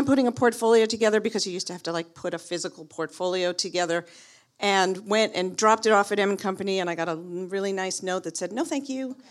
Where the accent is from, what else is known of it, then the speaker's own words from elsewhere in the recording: Yonkers, New York, United States; I grew up in Yonkers, which is just over the Bronx. I literally lived right over the Bronx border. I went to high school in the Bronx